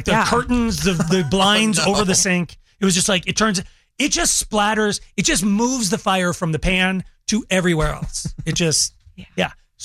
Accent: Longmont, Colorado, United States; I grew up in Longmont. Tons of Mexican families grew up with Mexican families.

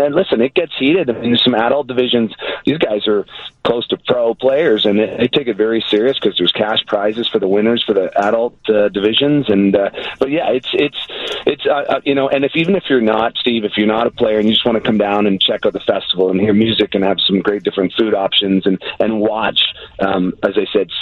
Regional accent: Canada; we grew up in Canada.

